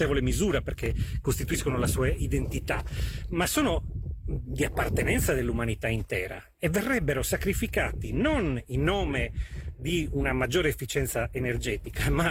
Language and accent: Italian; Sardinia, Italy; da sardo, da cittadino che ama la sua terra. Io non posso accettare che la mia patria sia soggetta a questo pericolo estremo.